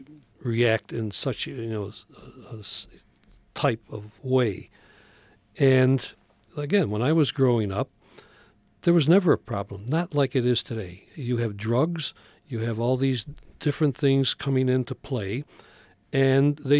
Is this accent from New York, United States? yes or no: yes; Rochester, New York, United States; Well, I grew up in Rochester, and where I lived, I wouldn't go down there in an armored car, right?